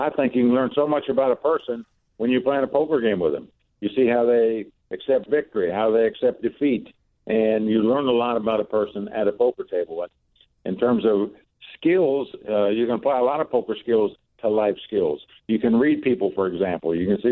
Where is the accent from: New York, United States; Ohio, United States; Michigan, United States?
Ohio, United States; also born or lived in North Carolina, United States; now in Las Vegas, United States; You know, I grew up in Ohio and lived in North Carolina. Now I've been in Vegas now for 30-some years